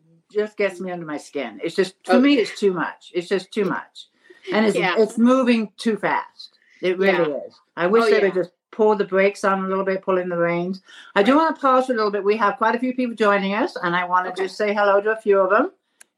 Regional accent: England, United Kingdom; accent: English; I have an accent too, because I'm from England. And it's not a thick accent.

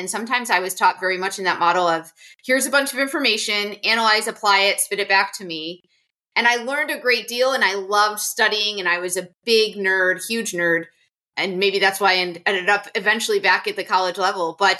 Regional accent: Rochester, United States; I went K through sixth grade or pre-K through sixth grade at the Catholic school in my hometown of Rochester. I was actually in a tiny little suburb.

